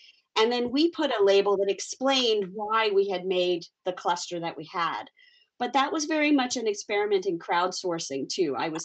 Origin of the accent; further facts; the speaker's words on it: United States; I grew up in the United States. I am of South Asian origin. My parents are, one parent is Bengali, one parent is Maharashtrian.